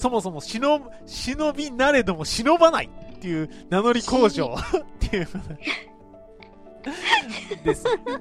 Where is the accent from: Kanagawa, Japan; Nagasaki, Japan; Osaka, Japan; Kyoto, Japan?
Kanagawa, Japan; Yokohama; also born or lived in Ireland / Minamiuonuma; now in Nara, Japan; 北海道よりも北に位置するアイルランドで生まれ、初等期と、学位を取得して、以前横浜で過ごし、中等期を新潟の豪雪地帯である南魚沼で過ごし、現在奈良で過ごす私にとっては